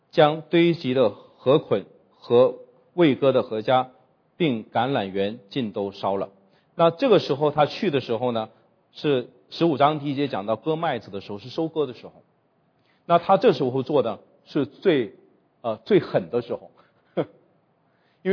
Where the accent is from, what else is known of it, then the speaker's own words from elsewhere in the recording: China; 我们中国人就知道狐狸嘛